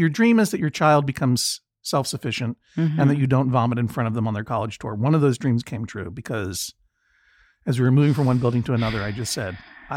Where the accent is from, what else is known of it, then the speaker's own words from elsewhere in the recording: Boston, Massachusetts, United States; It's my hometown.